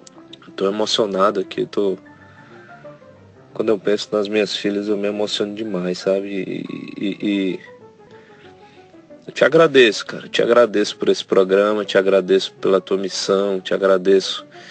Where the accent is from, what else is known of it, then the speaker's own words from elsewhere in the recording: Fortaleza, Ceará, Brazil; Eu sou de Fortaleza, sou dentista.